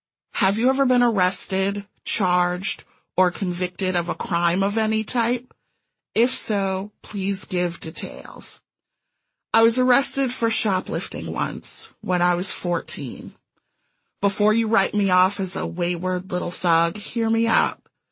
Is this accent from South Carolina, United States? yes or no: no; Evanston, Illinois, United States; now in Chicago, United States; Where did you grow up? Evanston. And I'm still basically there.